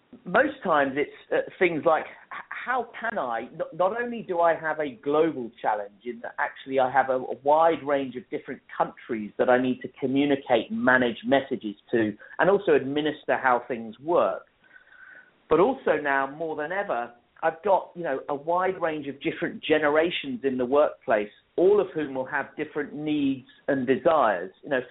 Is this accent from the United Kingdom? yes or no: yes; London, United Kingdom; now in United States; I wasn't born in America, so I am English born, raised in London